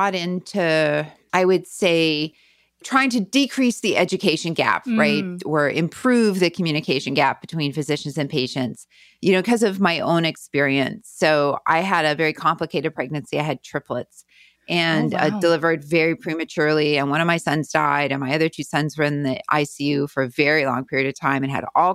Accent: Winnipeg, Manitoba, Canada; moved away as an adult; now in United States; Yeah, I'm from Winnipeg. I grew up in River Heights for anybody who knows Winnipeg.

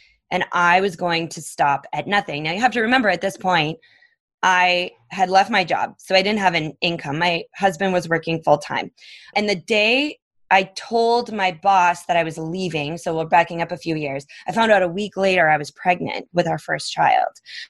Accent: Minnesota, United States; now in Phoenix, United States; Like I grew up in Minnesota. So I was like, I could go back and visit friends in Minnesota.

